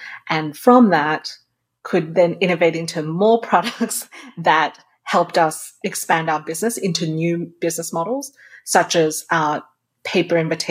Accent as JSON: {"language": "English", "country": "Australia", "tie": "born or raised there", "said": "You're actually growing up in Australia. It's a very remote country in that it's literally on the other side of the world."}